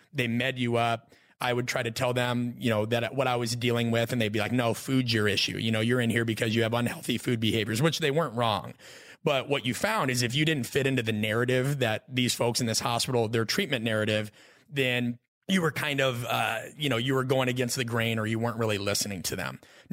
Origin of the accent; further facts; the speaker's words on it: Omaha, Nebraska, United States; I grew up in Omaha, Nebraska, right?